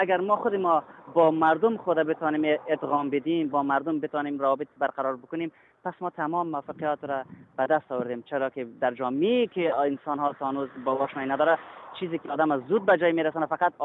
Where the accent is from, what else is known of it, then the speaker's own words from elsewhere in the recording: Afghanistan; now in Germany; من زمانی که از افغانستان آمدم در حدود 2.5 سال، تقریبا 1 سال که در مسیری راه بودم و بعدش هم 1.5 سال در آلمان،